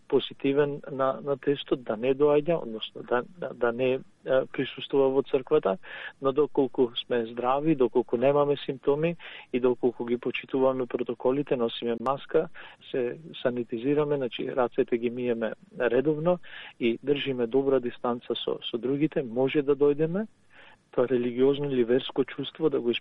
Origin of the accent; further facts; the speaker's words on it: Ohrid, Southwestern, North Macedonia; Иако јас доаѓам од Охрид, кај нас секога се правила пита со паричка или лепче на Свети Василија